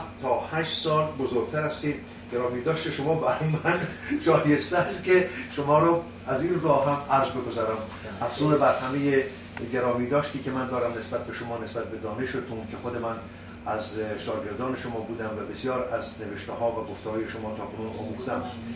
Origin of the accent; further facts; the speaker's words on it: Iran; now in Australia; 7 سال پس از این که من از ایران بیرون آمدم به استرالیا